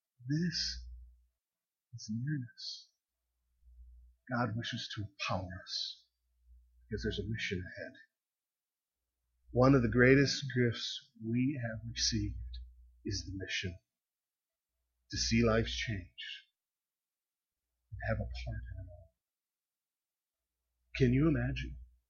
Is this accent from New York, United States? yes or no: no; Minnesota, United States; See, growing up in Minnesota, there's a limited planting season. Snow is coming.